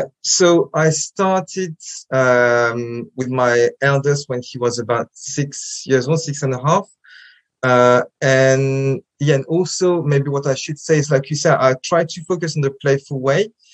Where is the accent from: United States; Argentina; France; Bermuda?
France; English is a second language; now in England; So I am half French, half Japanese. I grew up in France, and Japanese is my minority language. So I learned it in France, and not always easy, but we can talk about that later. And now I live in England